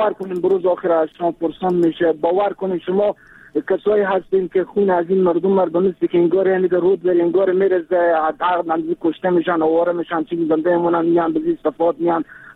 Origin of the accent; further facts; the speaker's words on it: Afghanistan; ما هم افغانیم